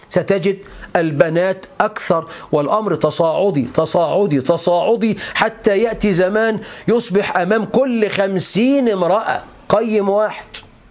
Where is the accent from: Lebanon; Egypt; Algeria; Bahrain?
Egypt; احنا عندنا في مصر حوالي 17 مليون بنت عانس يعني بلا زواج